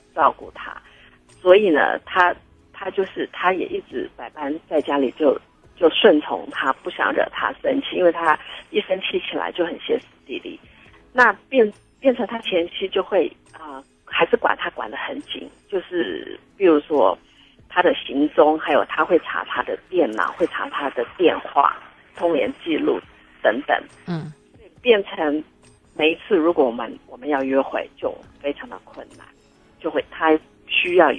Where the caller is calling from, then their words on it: Tainan, Taiwan; 我是台南的